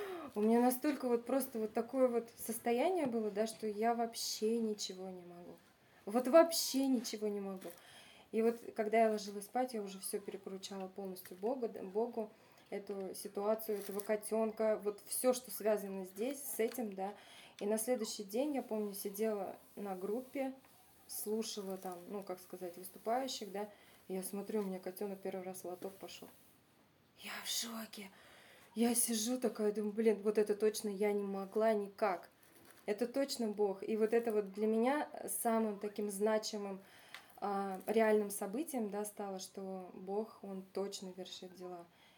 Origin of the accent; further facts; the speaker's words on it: Krasny Klyuch, Bashkortostan, Russia; Я уехала, получается, из Тиральтамака в свой Красный Ключ